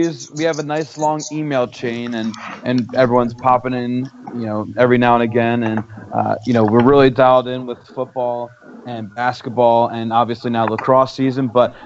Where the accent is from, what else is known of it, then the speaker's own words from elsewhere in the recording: Robbinsville, New Jersey, United States; So you might hear that Central Jersey does not exist, but that is where I'm from. Born and raised in Robbinsville, New Jersey.